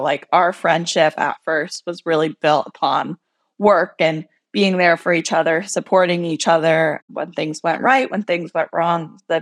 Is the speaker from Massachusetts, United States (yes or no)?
yes; Boston, Massachusetts, United States; I'm born and raised in Boston.